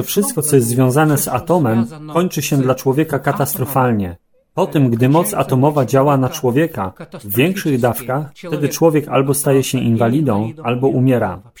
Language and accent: Polish; Western Ukraine, Ukraine; Urodziłem się i wyrosłem na Ukrainie i tam do teraz żyję.